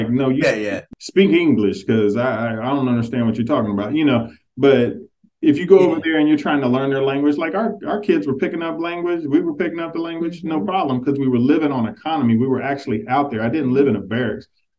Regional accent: Ohio, United States; We've lived up north. Like I'm from Ohio.

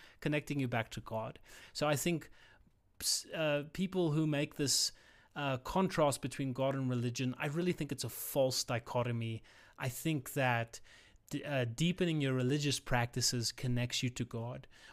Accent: South Africa; born there; also born or lived in San Diego, United States; I was born in South Africa at a very young age. I moved with my parents. My parents moved. I had to go with them. I was a baby. We moved to America, California, San Diego.

